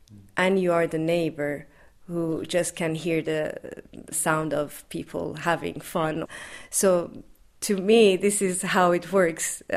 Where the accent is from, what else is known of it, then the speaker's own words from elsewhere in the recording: Iran; English is a second language; also born or lived in Dubai; now in Czech Republic; I'm from Iran, and I was living in Dubai